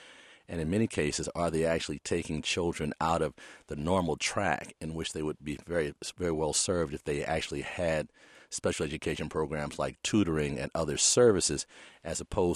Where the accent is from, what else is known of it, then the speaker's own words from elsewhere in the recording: St. Louis, Missouri, United States; much like the one I grew up with in St. Louis, Missouri, in which the special education was a class.